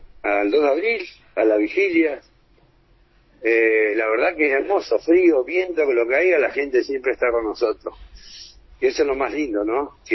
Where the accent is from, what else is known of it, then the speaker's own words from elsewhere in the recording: Río Gallegos, Santa Cruz, Argentina; Soy nacido acá en Río Gallegos. La gente santacruceña es muy malvinense.